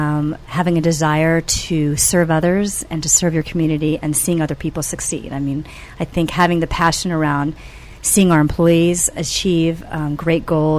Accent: Washington, District of Columbia, United States; Actually, I'm from this area, born and raised, Washington, D.C. area.

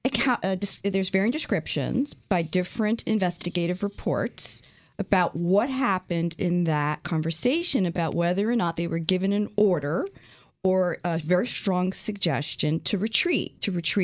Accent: Northeast, United States; which I'm a girl from the Northeast, and there's no culture of arson in the Northeast.

